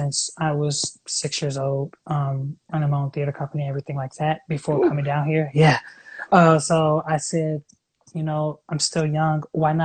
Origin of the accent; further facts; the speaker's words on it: Chicago, Illinois, United States; now in Atlanta, United States; I am originally from Chicago. I then moved. I've been in Atlanta for almost 2 years now.